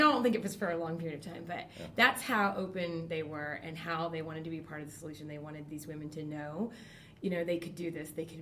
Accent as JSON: {"language": "English", "town": "San Antonio", "region": "Texas", "country": "United States", "tie": "born or raised there", "said": "Yes, in San Antonio."}